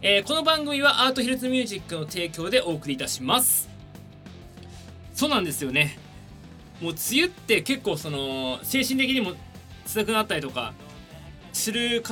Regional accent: Tokyo, Japan; 平成2年3月14日、生まれでございます。東京都出身で、東京育ちでございます。そうなんですよね、32年間東京におります。

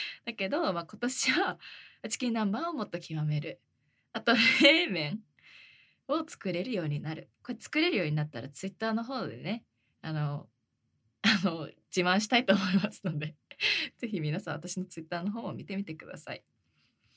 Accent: Kumamoto, Japan; now in Tokyo, Japan; 熊本全然坂ないんですよ。私熊本出身なんですけど

